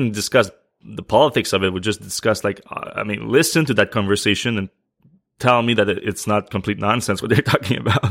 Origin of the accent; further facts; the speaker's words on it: Canada; Also, I'm Canadian.